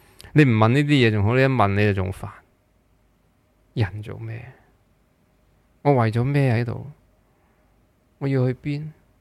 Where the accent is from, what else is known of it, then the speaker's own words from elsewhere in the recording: China; 咁一路向以嚟，我哋中国人都系咁噶嘛。